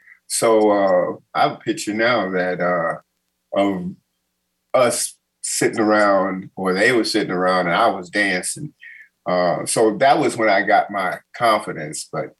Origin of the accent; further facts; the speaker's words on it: Forest City, Arkansas, United States; I was born in Arkansas, Forest City, Arkansas, which is 40 miles west of Memphis.